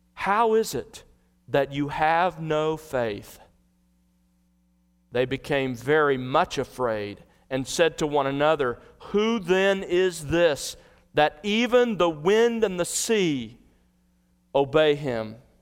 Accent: Gulf Coast, United States; now in Dallas, United States; I have, growing up on the Gulf Coast and of course here in Dallas, I've experienced countless thunderstorms.

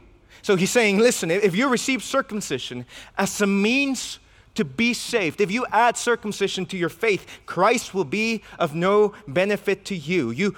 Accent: Mexico; I'm from Mexico

